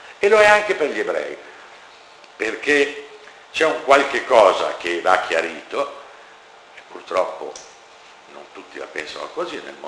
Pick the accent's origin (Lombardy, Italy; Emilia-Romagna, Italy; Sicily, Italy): Lombardy, Italy; Milan; moved away as an adult; now in Rome, Italy; in questi miei 20 anni di romanità, gli altri 50 sono milanesi